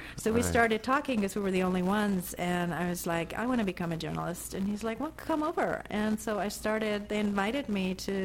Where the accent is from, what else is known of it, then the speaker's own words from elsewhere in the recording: Germany; moved away as an adult; Yeah, I grew up in Germany. I started working there as a reporter, and then I went to Asia, to India and Nepal to do my PhD there